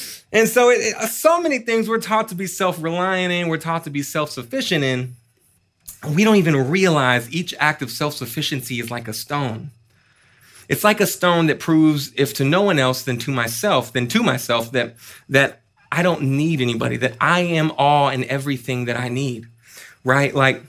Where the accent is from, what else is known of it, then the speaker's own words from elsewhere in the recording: Austin, Texas, United States; I was born and raised here in Austin.